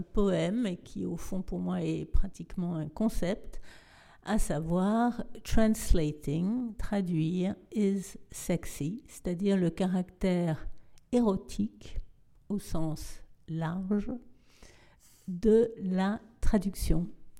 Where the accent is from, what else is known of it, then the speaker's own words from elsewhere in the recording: Paris, Île-de-France, France; also born or lived in Brooklyn; Je suis née à Brooklyn, j'ai été élevée à Paris.